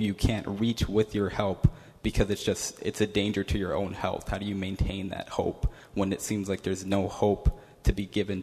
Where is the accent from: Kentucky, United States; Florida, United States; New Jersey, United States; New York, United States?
New Jersey, United States; Newark; I'm from Newark, New Jersey. So growing up in the inner city, I've seen so much poverty.